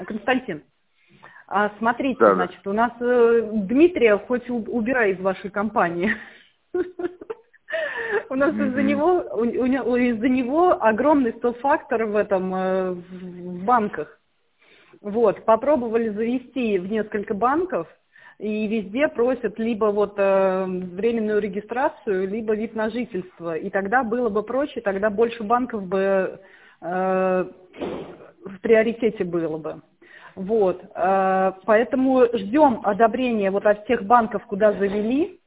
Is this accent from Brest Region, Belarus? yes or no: no; Zhlobin, Gomel Region, Belarus; Да, я тоже с Белоруссии. Со Злобина.